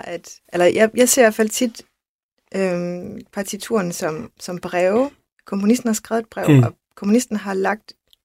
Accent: Varde, Region of Southern Denmark, Denmark; born there; jeg begyndte at studere i København. Jeg er født i Varde i Vestjylland. Min far er fra Jylland, og min mor er fra Polen. Så jeg har altid haft lidt to kulturer, sådan en jysk-dansk kultur og en slavisk, meget romantisk kultur i min opvækst.

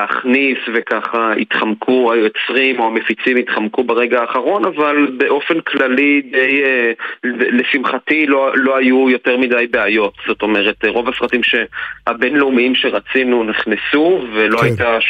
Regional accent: Be'eri, Southern District, Israel; אני למעשה בן קיבוץ בערי, באמת, גם כל המשפחה שלי גרה שם

